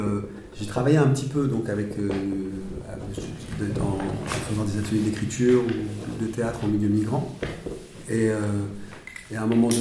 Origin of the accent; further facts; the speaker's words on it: France; moi je suis français